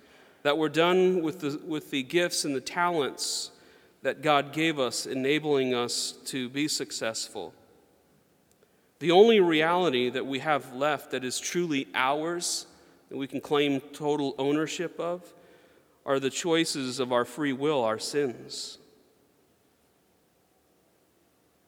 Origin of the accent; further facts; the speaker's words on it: Germany; especially growing up in Germany, where they have some of the best ice cream in the world